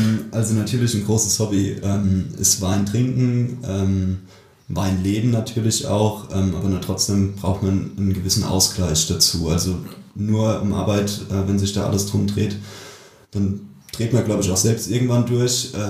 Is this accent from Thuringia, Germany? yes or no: no; Kempten, Rhineland-Palatinate, Germany; Ich komme aus Kempten, kleinen Vorort von Bingen, bin 29 Jahre alt